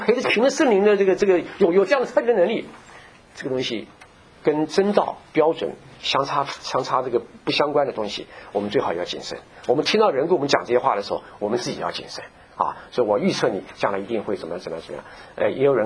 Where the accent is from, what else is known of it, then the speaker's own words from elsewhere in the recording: Taiwan; 所以像我们从台湾来的人，很多人我们都是台湾那个大神小庙一大堆啊